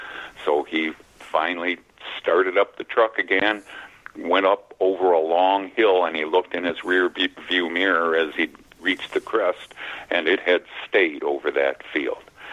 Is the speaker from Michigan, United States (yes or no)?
yes; Michigan, United States; We're from Michigan. We're the only ones in America who can show you where we live by holding up our right hand, the mitten, palm facing your face.